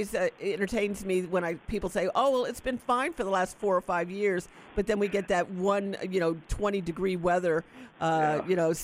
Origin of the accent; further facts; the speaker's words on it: Tavares, Florida, United States; We had two avocado trees growing up in Tavares that were 30 feet tall, and they produced hundreds of avocados.